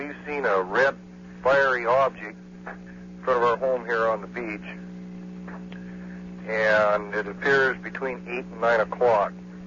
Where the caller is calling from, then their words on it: Grayland, Washington, United States; And I'm calling you from Grayland, Washington.